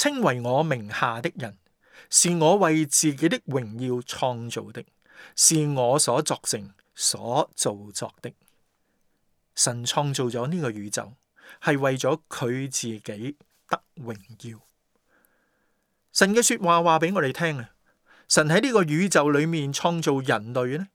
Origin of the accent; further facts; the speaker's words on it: China; born there; 而事实上他甚至没有问我究竟想不想出生于中国。当然如果他问我的话，我仍然很开心地选择出生在中国。